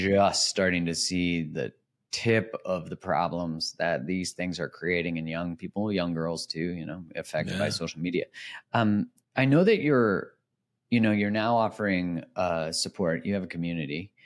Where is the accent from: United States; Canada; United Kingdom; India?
Canada; But there's like being Canadian and then like witnessing what happened during COVID in Canada